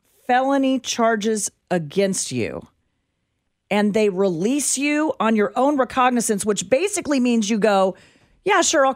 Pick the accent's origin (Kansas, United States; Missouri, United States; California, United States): Kansas, United States; Topeka; In my old attic where I grew up on Kansas Avenue in Topeka